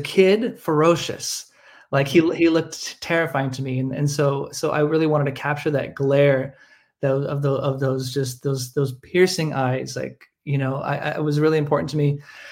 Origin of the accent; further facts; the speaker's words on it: Los Angeles, California, United States; I grew up in Los Angeles as well.